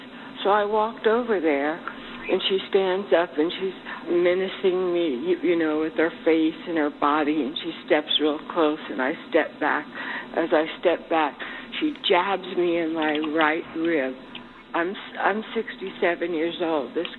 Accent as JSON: {"language": "English", "region": "California", "country": "United States", "said": "I'm from California."}